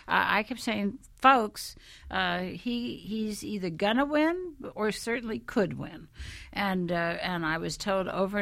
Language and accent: English; New Orleans, Louisiana, United States; The Ursulines got to New Orleans, my hometown, in 1727